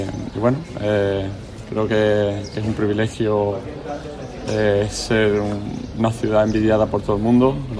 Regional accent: Málaga, Andalusia, Spain; Para mí, como malagueño, creo que a lo máximo que se puede aspirar, que tu ciudad, tu gente te reconozca un premio como este.

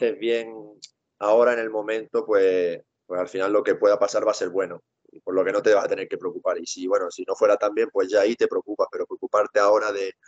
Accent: Málaga, Andalusia, Spain; como malagueño al final siempre lo sientes un poco más

